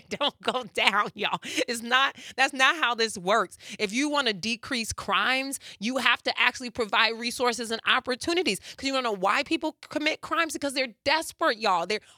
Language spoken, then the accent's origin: English; Madison, Wisconsin, United States; No, I'm from Madison, the capital of Wisconsin.